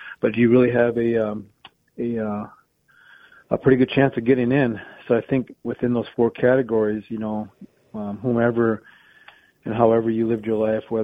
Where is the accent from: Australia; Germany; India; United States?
United States; Standing Rock; So it's going to be an exciting moment, personally for my tribe as well. I mean, I'm from Standing Rock, and I'm really excited to.